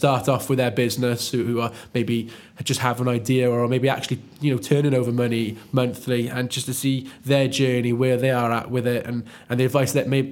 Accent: Cardiff, Wales, United Kingdom; I'm 24, I'm from Cardiff

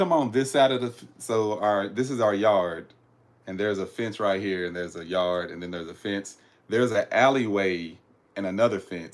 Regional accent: Kentucky, United States; but I'm from Kentucky, y'all. We do game hunting.

